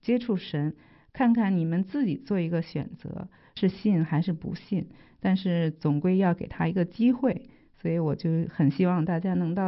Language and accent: Chinese; China; 我觉得现在的环境和我以前长大的环境特别不一样了。虽然社会还是一个无神论的社会，环境还是这种环境